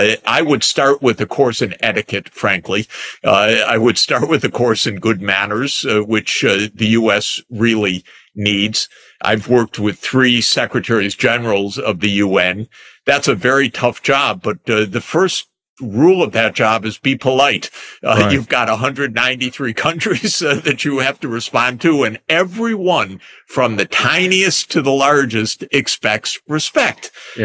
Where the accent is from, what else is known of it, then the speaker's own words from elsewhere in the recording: Detroit, Michigan, United States; I can tell you growing up in Detroit, Michigan, I didn't learn a lot of global history or global geography.